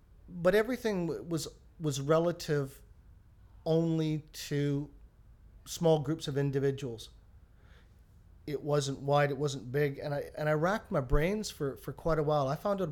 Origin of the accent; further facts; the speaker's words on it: Hope, British Columbia, Canada; moved away; I come from a little town called Hope, and Hope's a very small community.